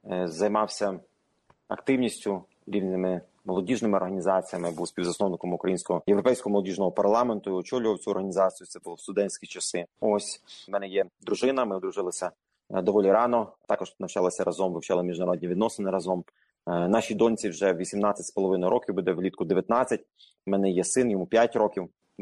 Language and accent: Ukrainian; Volochysk, Khmelnytskyi Oblast, Ukraine; also born or lived in Ternopil; я народився в місті Тернополі, виріс в місті Волочиську, Хмельницька область, це Поділля. Я виріс в сім'ї лікарів.